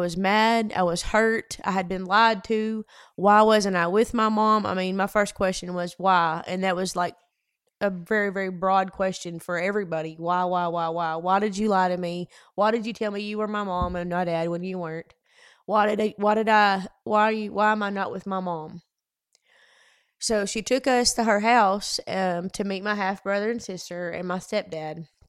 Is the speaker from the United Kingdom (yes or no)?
no; Batesville, Arkansas, United States; moved away; I moved here from Arkansas about 2 years ago, and was terrified, because this is a whole lot bigger for the little bitty town that I'm from.